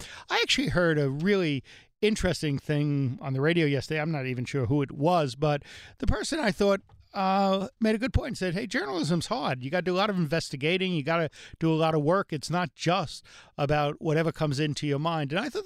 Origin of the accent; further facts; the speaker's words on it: New York, United States; All right. Well, that's, but you know what I say about us New Yorkers? We are the only people in the country without an accent.